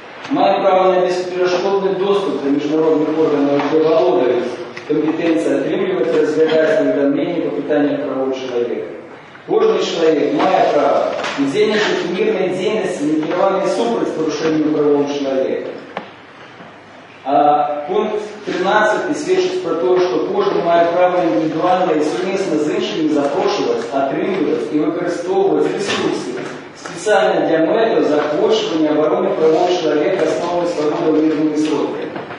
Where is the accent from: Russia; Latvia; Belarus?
Belarus; мы, белорусы